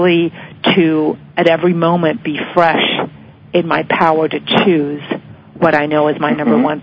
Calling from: Florida, United States

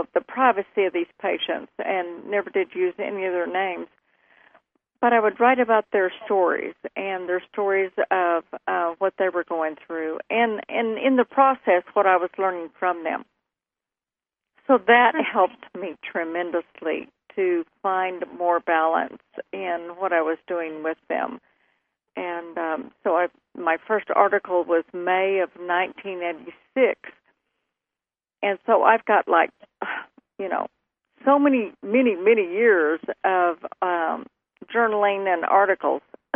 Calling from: Oklahoma, United States; Northeast Oklahoma, about 45 miles northeast of Tulsa.

